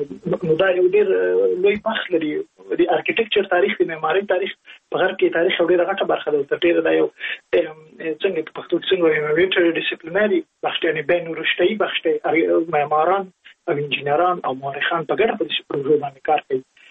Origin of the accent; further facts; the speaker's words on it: Jalalabad, Nangarhar, Afghanistan; زه په جلال آباد کې لوی سوی